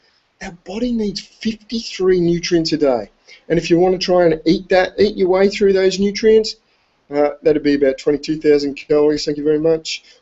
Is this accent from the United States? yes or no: no; Australia; because I'm from Australia, so we used to play Australian rules.